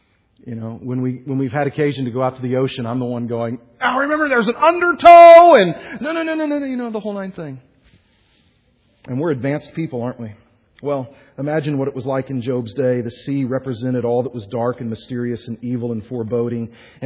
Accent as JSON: {"language": "English", "town": "Houston", "region": "Texas", "country": "United States", "tie": "born or raised there", "said": "I grew up in Houston, the beautiful beaches of Galveston."}